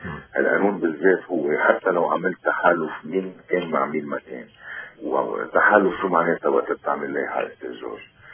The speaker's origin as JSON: {"language": "Arabic", "country": "Lebanon", "said": "إيه أكيد رحت أنا رحت كمواطن لبناني"}